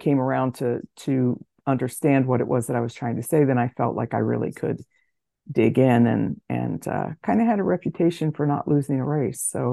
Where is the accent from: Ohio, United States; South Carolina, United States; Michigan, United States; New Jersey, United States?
New Jersey, United States; Princeton; moved away as an adult; also born or lived in Los Angeles / Kentucky / Chicago; now in Wisconsin, United States; I was raised in Princeton, New Jersey. I moved to Los Angeles, where I went to college, and then ended up taking a job in Kentucky and moved from there to Chicago and from Chicago to Wisconsin.